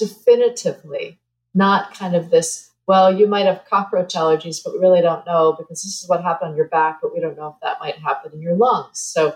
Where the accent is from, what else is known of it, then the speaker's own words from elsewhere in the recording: New Jersey, United States; I grew up in New Jersey, and my dad worked as a marine biologist, so I grew up on a houseboat that was like totally full of mold.